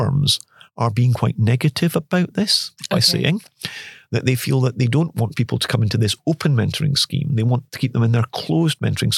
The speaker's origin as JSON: {"language": "English", "region": "Scotland", "country": "United Kingdom", "tie": "born or raised there", "said": "I grew up in Scotland and I'm a avid Rangers supporter"}